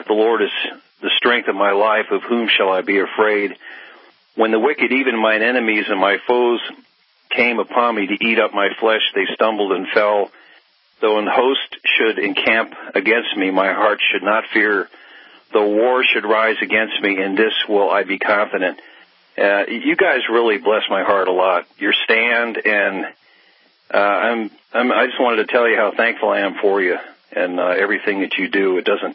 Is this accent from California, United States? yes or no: yes; California, United States; I can remember the 60s and I grew up in San Francisco Bay Area.